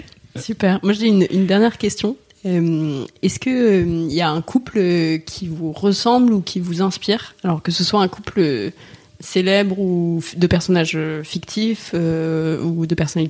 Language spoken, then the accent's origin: French; Normandy, France; Je suis normande